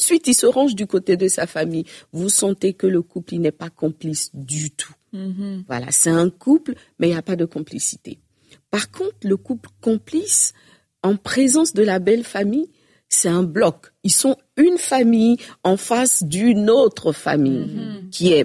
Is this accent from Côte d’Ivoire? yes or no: yes; Abidjan, Côte d’Ivoire; chez nous à Abidjan, on dit il y a cette manquance